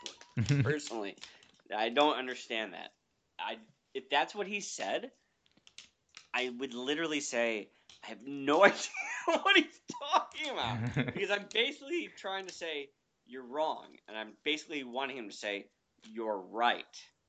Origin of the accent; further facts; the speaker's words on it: Chicago, Illinois, United States; I'm from Chicago.